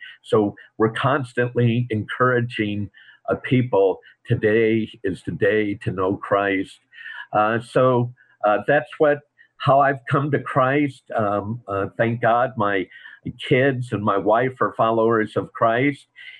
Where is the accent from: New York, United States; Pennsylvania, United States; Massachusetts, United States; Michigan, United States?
Michigan, United States; also born or lived in California; now in Arizona, United States; I was born and raised in Michigan, and the Lord then brought me out to California, and then I've been out here in Arizona for many years.